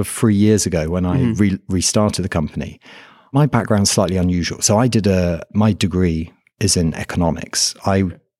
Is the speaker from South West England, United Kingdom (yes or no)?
no; London, United Kingdom; now in Canterbury, United Kingdom; Well, originally I was from London, but okay. I'm now based down in Canterbury